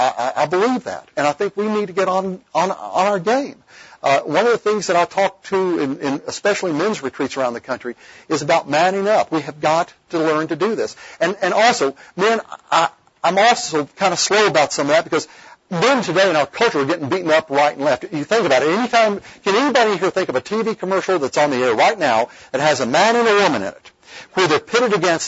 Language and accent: English; Tennessee, United States; I was a teenager growing up in East Tennessee.